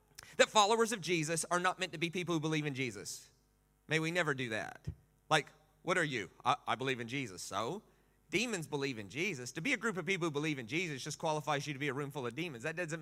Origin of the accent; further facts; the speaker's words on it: United States; Now, I'm American.